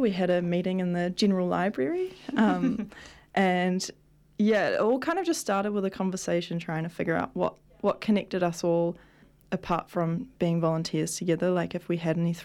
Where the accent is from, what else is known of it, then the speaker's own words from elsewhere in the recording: Waihee, Hawaii, United States; I'm really interested in leaning into local tourism of my hometown Waihee